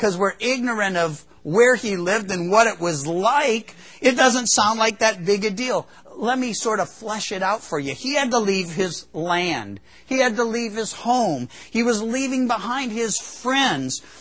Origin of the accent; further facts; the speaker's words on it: California, United States; now in Chico, United States; And because I was from Southern Cal, well, I was used to when you leave one city, you automatically find yourself in another. Here you leave Chico